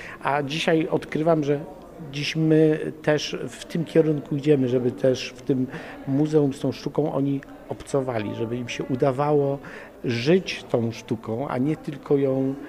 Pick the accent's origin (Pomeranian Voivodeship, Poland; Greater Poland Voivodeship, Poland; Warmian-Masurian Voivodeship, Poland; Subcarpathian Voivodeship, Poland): Greater Poland Voivodeship, Poland; Gniezno; No ja od urodzenia jestem gnieźnianinem, choć moje korzenie gdzieś tam sięgają wschodu.